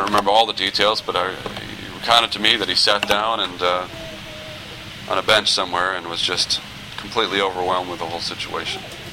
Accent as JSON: {"language": "English", "region": "Texas", "country": "United States", "tie": "born or raised there", "said": "I was born and raised in Texas, but I did go back to graduate school in Texas, so that was a familiar surrounding."}